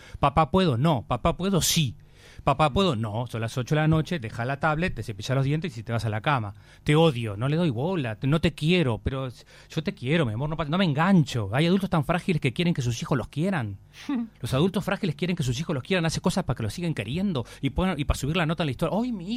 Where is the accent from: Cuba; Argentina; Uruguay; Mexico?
Uruguay; Soy uruguayo y me quiero, soy de Las Cano.